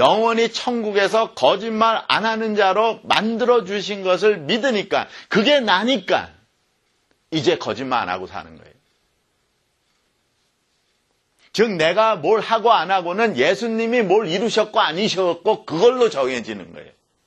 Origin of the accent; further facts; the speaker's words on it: South Korea; now in United States; 이 얼굴을 가지고 내가 한국 사람임을 증거하고 삽니다. 이 얼굴을 가지고 이 미국에서 살면서 한국 현실을 증거합니다.